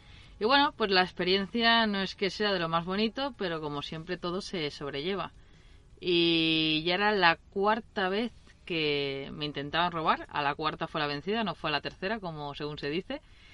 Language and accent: Spanish; Mataró, Catalonia, Spain; born there; nací en Mataró, nací en esta ciudad.